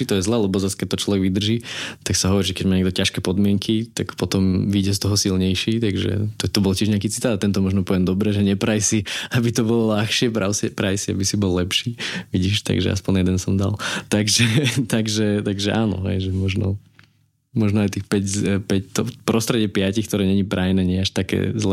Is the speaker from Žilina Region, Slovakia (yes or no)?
no; Trenčín, Trenčín Region, Slovakia; ja som vlastne hral hokej a ja som z Trenčína